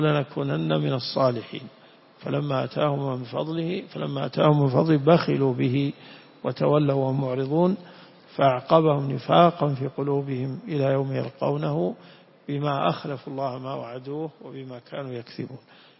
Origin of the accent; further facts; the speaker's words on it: Najd, Saudi Arabia; لكن عندنا في نجد المشهور الله يجزاك